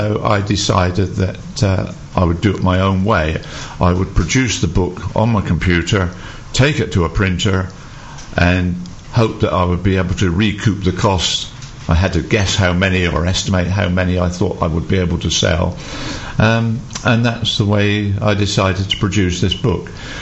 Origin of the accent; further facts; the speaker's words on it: Ferndown, South West England, United Kingdom; I grew up in Ferndown in Dorset during the war